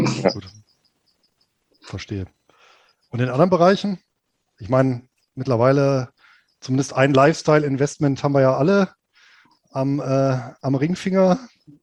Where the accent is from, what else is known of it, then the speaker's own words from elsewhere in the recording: Rhineland, Germany; born there; ich bin ja gebürtig aus dem Rheinland